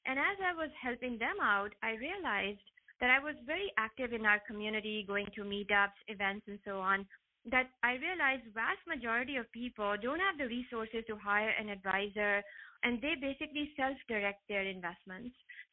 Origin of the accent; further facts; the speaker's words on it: Pakistan; I was born and raised in Pakistan.